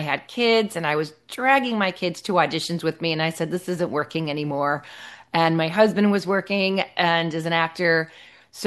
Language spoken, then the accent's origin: English; Chicago, Illinois, United States; born there; So I was born in Chicago. Started acting, singing, and dancing at a young age